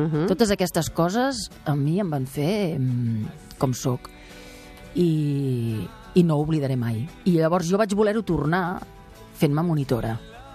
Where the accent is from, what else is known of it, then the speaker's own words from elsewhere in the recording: Catalonia, Spain; born there; jo no puc ser actriu perquè he nascut a Catalunya. No he nascut a Amèrica.